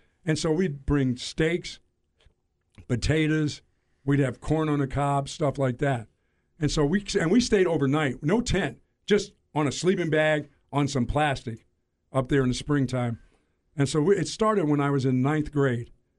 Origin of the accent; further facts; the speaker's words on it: Bethlehem, Pennsylvania, United States; Growing up in Bethlehem, Pennsylvania, every year I lived on the west side of town.